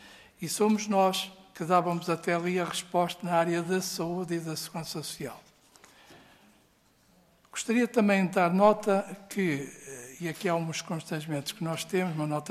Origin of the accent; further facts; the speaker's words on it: Portugal; porque somos portugueses